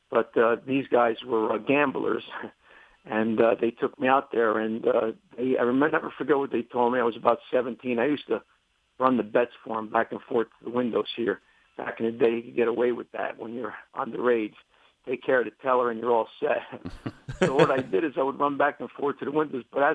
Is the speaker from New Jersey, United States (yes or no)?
yes; Newark, New Jersey, United States; born there; Well, I was born in Columbus Hospital in Newark, New Jersey, the beautiful city of Newark, New Jersey.